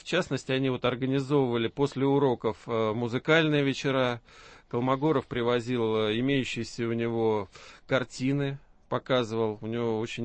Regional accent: Moscow Oblast, Russia; Я тоже не из Москвы, но из ближайшего Подмосковья.

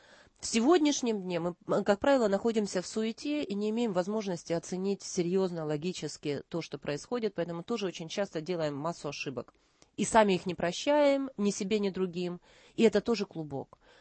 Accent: Kharkiv, Kharkiv Oblast, Ukraine; born there; Я сама родилась в Харькове.

